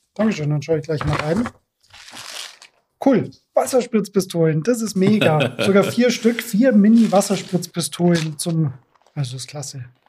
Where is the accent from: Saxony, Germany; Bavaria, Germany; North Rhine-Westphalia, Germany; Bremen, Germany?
Bavaria, Germany; Munich; Ein Bier aus meiner Heimatstadt München.